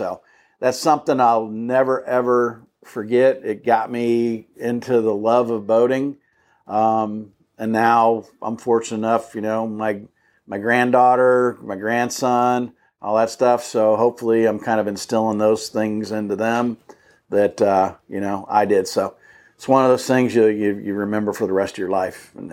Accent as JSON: {"language": "English", "town": "Indianapolis", "region": "Indiana", "country": "United States", "tie": "born or raised there", "said": "I grew up in Indianapolis with the big red machine. We go over and watch the Reds play all the time."}